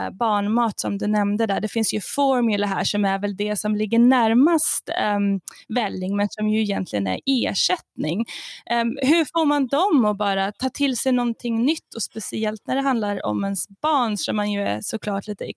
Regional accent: Sweden; Men jag vet ju, som svensk så är det ju ett väldigt stort

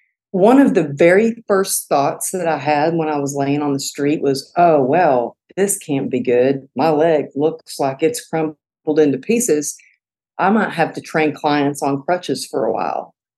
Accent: Texas, United States; So I grew up in Texas, and I think it's real important to have mentors.

